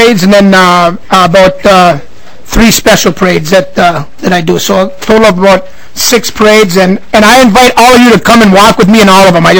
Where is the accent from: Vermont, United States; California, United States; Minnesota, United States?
Minnesota, United States; Proctor; I'm originally from Proctor, Minnesota, which is up by Duluth.